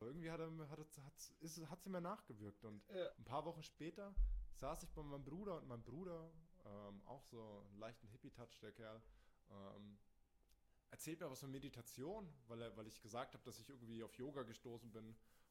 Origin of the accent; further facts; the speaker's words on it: Rimbach, Germany; bin da bei uns in Rimbach, wo ich herkomme, da gibt es so einen kleinen Sportpark